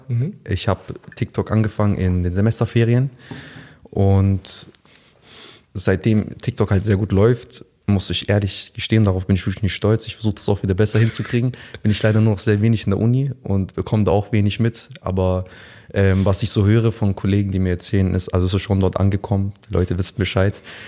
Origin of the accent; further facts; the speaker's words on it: Stuttgart, Baden-Württemberg, Germany; moved away as an adult; now in Frankfurt, Germany; ich bin eigentlich in Stuttgart geboren und aufgewachsen. Mhm. Ich wohne jetzt seit einem Jahr in Frankfurt ungefähr. Und ich bin fürs Studium eigentlich nach Frankfurt gezogen